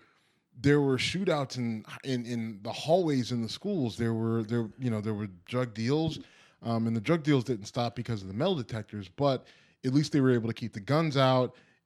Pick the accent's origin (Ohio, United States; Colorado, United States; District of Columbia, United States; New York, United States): Ohio, United States; Youngstown; Well, I mean, where I grew up in Youngstown, Ohio...